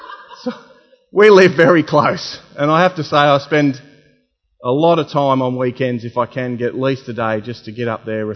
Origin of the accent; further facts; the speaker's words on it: Campbelltown, New South Wales, Australia; I am from Campbelltown originally